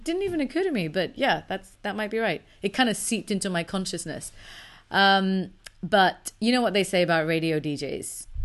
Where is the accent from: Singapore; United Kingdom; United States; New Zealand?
Singapore; Well, I understood a little bit because growing up in Singapore, the language is sure. around you.